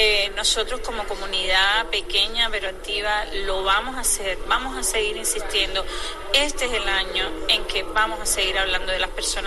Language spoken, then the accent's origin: Spanish; Cuba; yo hice lo que como cubana sentía